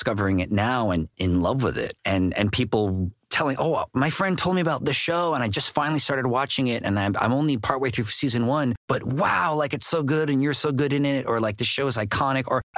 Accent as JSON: {"language": "English", "town": "Daly City", "region": "California", "country": "United States", "said": "like in San Francisco, I'm from Daly City"}